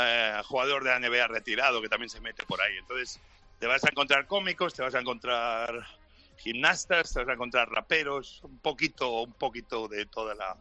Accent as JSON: {"language": "Spanish", "town": "Santa Coloma de Cervelló", "region": "Catalonia", "country": "Spain", "tie": "born or raised there", "said": "Yo de chico tuve un gran partido en el equipo de juveniles de mi pueblo, en Santa Coloma de Cervelló"}